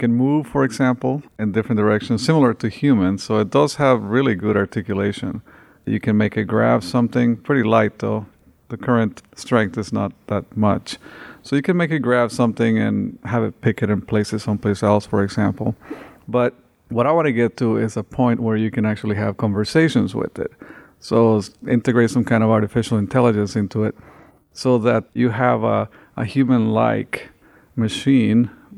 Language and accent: English; Honduras; now in United States; So I came from Honduras in 1990, and my whole goal to come into this country was to learn how to build robots.